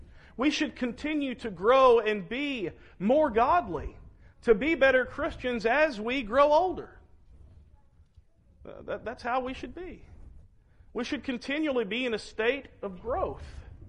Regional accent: Arkadelphia, Arkansas, United States; now in Mount Pleasant, United States; but it meant a lot to the small town I grew up in Arkadelphia.

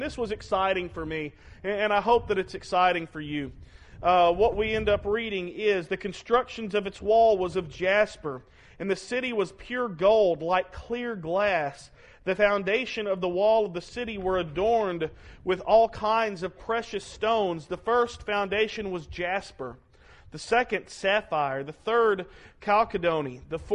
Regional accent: Arkansas, United States; Lisa is the CPA. I'm from Arkansas.

